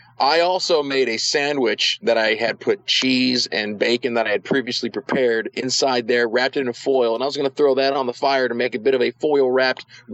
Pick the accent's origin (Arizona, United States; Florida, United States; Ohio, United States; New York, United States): Arizona, United States; Parker; I'm wearing a T-shirt that says Parker, Arizona. And he's like, are you from Parker? And I said, yes, I am from Parker.